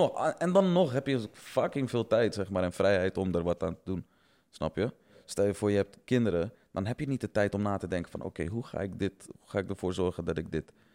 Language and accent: Dutch; Zeeland, Netherlands; Want ik woonde ook daar in de buurt. Hè? Ik kom uit Zeeuws-Vlaanderen, zeg maar.